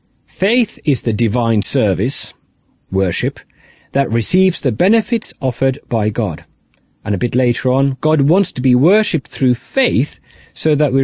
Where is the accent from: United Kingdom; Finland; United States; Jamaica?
Finland; English is a second language; I'm not English by birth. I was born and raised in Finland